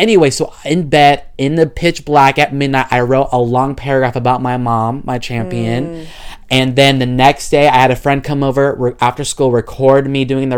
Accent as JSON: {"language": "English", "town": "Oakdale", "country": "United States", "tie": "born or raised there", "said": "I don't think Oakdale, my hometown, is the main influence of why I like country music"}